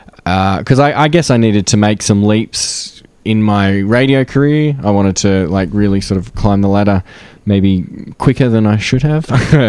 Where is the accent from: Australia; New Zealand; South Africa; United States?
Australia; Barrow, New South Wales; I grew up in Barrow, which is regional New South Wales. It's just out of Sydney, a couple of hours out of Sydney. It's kind of hobby farmland, but once upon a time it was farmland.